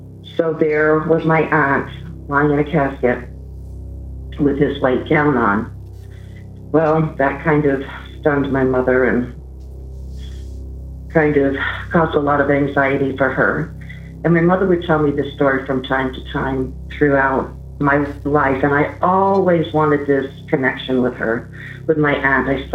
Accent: Northern New England, United States; And I'm from Northern New England, so we would heat by wood

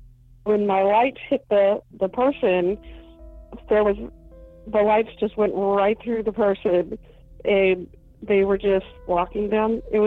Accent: California, United States; I'm from North Carolina, originally from California.

